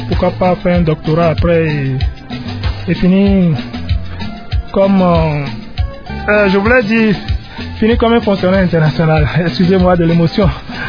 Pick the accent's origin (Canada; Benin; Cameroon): Benin; je suis de la République du Bénin, je suis officier supérieur de l'armée béninoise